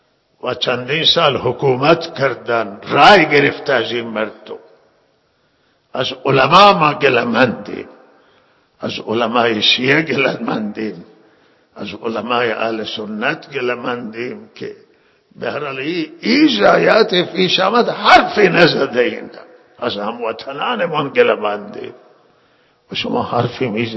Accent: Iran; ما همه ما ایرانیم

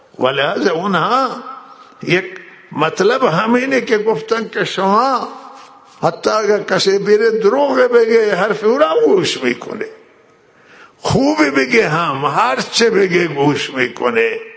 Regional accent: Iran; همه ما ایرانی هستیم و صاحبان این وطنیم،

